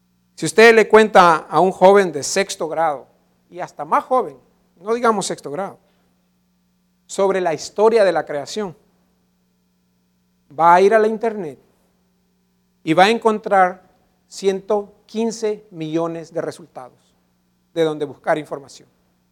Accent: San Salvador, El Salvador; Es que yo crecí en San Salvador.

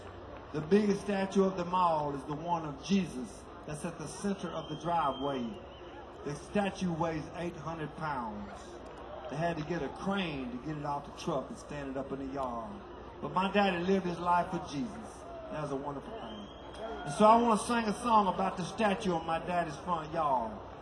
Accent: Tupelo, Mississippi, United States; Over here on the keyboards, from my hometown, Tupelo, Mississippi, the genius, Michael Graham, Dr. Love.

